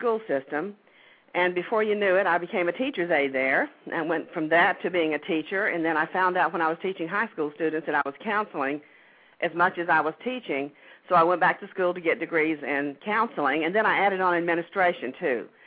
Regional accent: Miami, Florida, United States; also born or lived in Thomaston, Georgia; I was born in Thomaston, Georgia, and I lived there until I was about 7 years old. And then we moved to Miami, Florida, because my father was a carpenter.

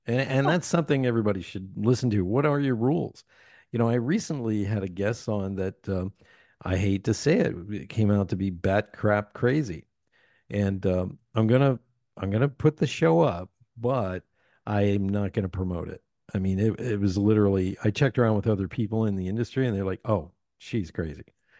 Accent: Pennsylvania, United States; also born or lived in New York City; because I'm from Pennsylvania, but I lived most of my adult life in New York City.

